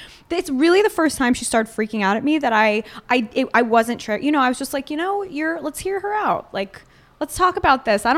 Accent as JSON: {"language": "English", "country": "Israel", "said": "I mean, I'm Jewish from Israel, so I really don't know."}